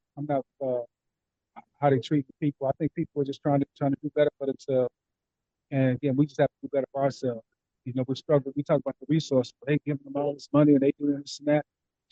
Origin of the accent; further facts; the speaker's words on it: Compton, California, United States; also born or lived in Carson, United States; growing up in South Bay, growing up in Compton and Carson, graduated from Dominguez